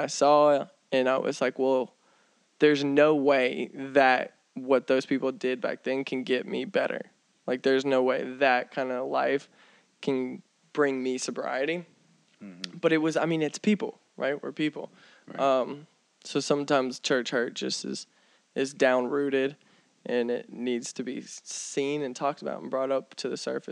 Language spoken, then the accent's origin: English; Southeast, United States; I grew up in the Southeast. Southeast is my favorite.